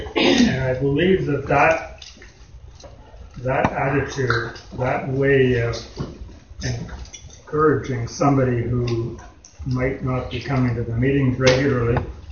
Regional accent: Montreal, Quebec, Canada; when I was young, growing up in Montreal

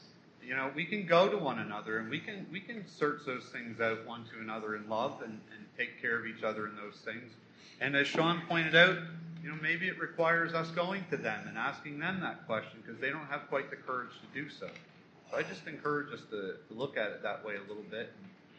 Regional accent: Lorneville, Canada; And I can remember growing up in Lorneville, and there was a family, and this man, he would be the grandfather

